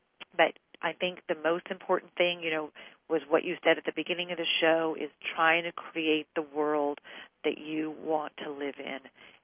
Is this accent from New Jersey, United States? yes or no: no; Los Angeles, California, United States; I'm actually from Los Angeles.